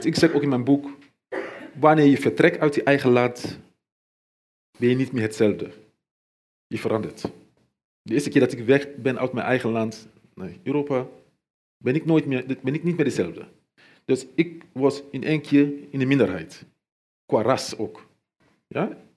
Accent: Sierra Leone; Dutch is a second language; moved away as an adult; now in Netherlands; Waar oorlog was. Ik ben gevlucht. Ik heb persoonlijke problemen gehad. Dus ik ben hier gekomen.

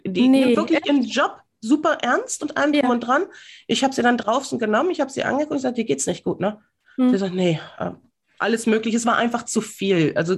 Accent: Northern Germany, Germany; Oder bei uns in Norddeutschland ist halt einfach, moin.

